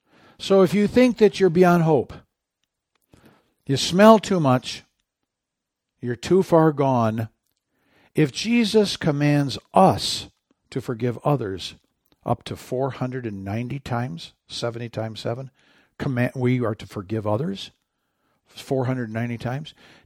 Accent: Michigan, United States; growing up in Michigan, if I headed north, I'd reach the North Pole if I took the right direction north.

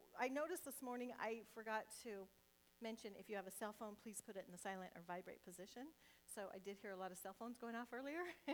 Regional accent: Nebraska, United States; You know, I grew up in Nebraska, and I always thought there was something wrong with me.

